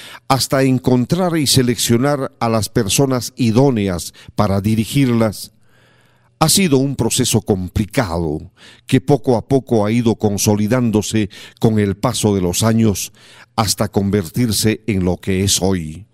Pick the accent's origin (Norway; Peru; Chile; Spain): Peru; haciéndonos sentir siempre orgullosos de haber nacido en esta tierra, gritando a los cuatro vientos que somos peruanos